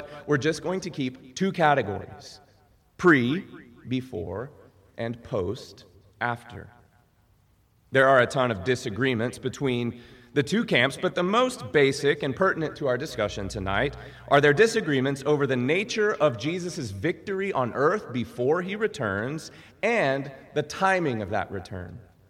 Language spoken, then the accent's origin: English; Texas, United States; Now, I don't do CrossFit, but I am a Texan.